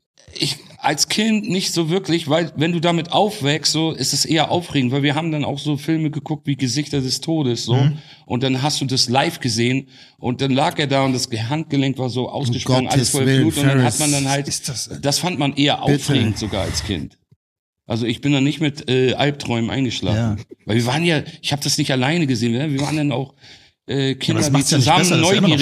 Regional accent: Bremen, Germany; In Teneba, in Bremen-Teneba.

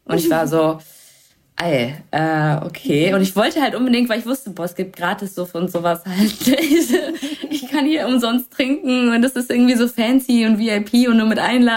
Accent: Duisburg, North Rhine-Westphalia, Germany; now in Berlin, Germany; ich bin ja nicht mehr in Duisburg groß geworden, sondern in Duisburg-Bahl, so ein wirklich kleinem Dorf.

